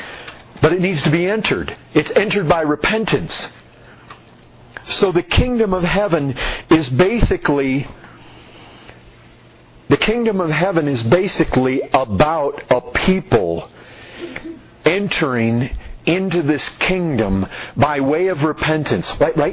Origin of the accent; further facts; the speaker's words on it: Michigan, United States; I grew up in Michigan, fishing all the time.